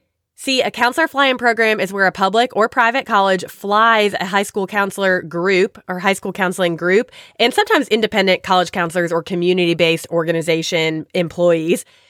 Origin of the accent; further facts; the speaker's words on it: Florida, United States; I was actually more familiar with Tampa and that area because my hometown is about an hour away from there